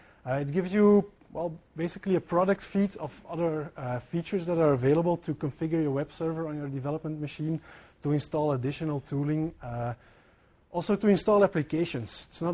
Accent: Antwerp, Flanders, Belgium; English is a second language; I'm from Antwerp, but due to the fact that I'm speaking English, it should be hidden a bit that I'm from Antwerp in my language.

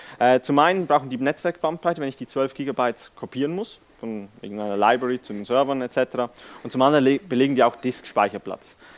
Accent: Switzerland; Wie man hört, ich komme vielleicht aus der Schweiz.

